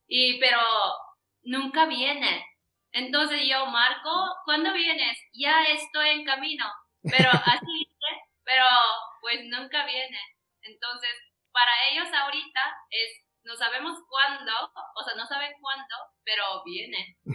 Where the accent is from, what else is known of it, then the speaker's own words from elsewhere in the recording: Japan; Spanish is a second language; now in Mexico; yo soy japonesa y vivo en México ahorita.